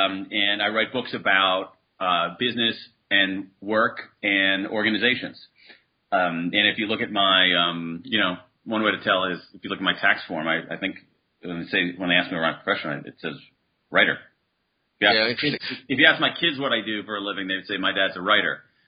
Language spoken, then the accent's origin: English; Midwest, United States; Basically, I grew up in the Midwest to middle-class parents